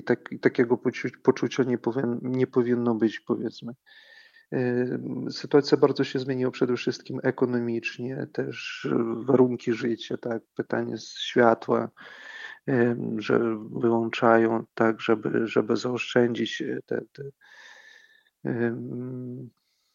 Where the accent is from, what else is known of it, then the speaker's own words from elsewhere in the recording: Ukraine; jako też człowiek, jako Ukrainiec spotkałem w tym czasie